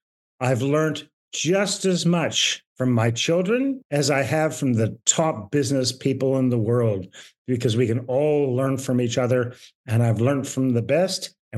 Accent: Australia; also born or lived in Canada; I am Canadian born to Irish parents, and I've been in Australia since I was 12 years old.

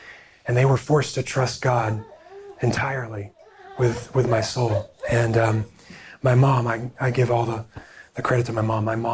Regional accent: Ohio, United States; I grew up in Ohio. I'm a local. I grew up in a Christian home, a solid Christian home.

